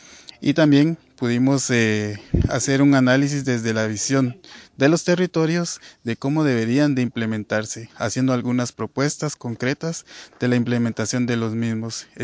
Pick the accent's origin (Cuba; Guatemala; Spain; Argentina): Guatemala; soy miembro de MAELA, Movimiento Agroecológico de América Latina y el Caribe. Vengo de Guatemala, de una organización indígena y campesina